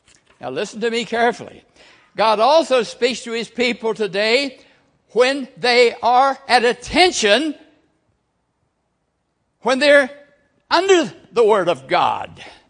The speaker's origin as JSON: {"language": "English", "region": "Virginia", "country": "United States", "said": "I'm from Virginia."}